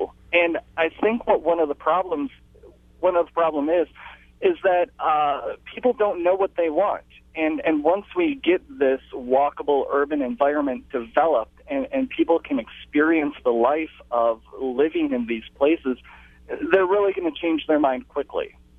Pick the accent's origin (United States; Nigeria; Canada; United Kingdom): United States; West Bend, Wisconsin; I grew up here in West Bend, and if you're not from the West Bend area, it's a very, very small suburban town.